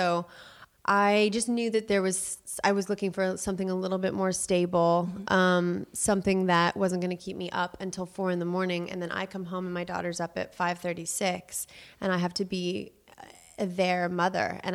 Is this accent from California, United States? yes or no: yes; Los Angeles, California, United States; I grew up in … in Los Angeles, that's a very well-known pizza place.